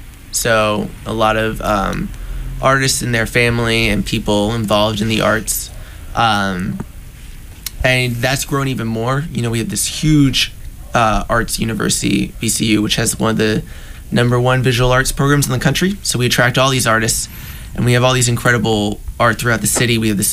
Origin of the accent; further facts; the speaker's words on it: Richmond, Virginia, United States; now in San Diego, United States; I grew up in Richmond, Virginia. So a very different place, very different culture also from San Diego.